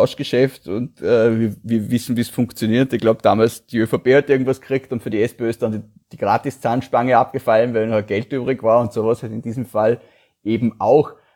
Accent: Feldkirch, Vorarlberg, Austria; gerade in meiner Heimatgemeinde in Feldkirch

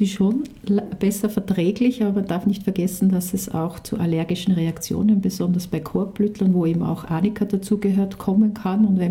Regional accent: Austria; bei uns in Österreich

